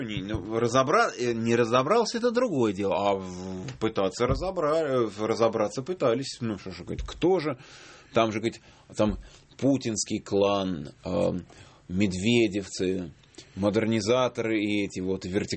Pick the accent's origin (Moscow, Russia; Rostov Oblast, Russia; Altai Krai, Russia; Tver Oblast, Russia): Moscow, Russia; Я москвич.